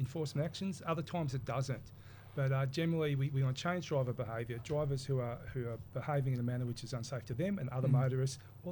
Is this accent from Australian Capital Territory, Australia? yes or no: no; Victoria, Australia; now in Cairns, Australia; I'm not. I'm originally from Victoria. Don't hold that against me.